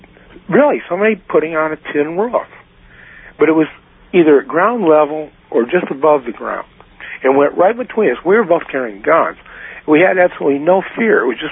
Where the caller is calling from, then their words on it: Georgia, United States; I'm calling from North Georgia Mountain.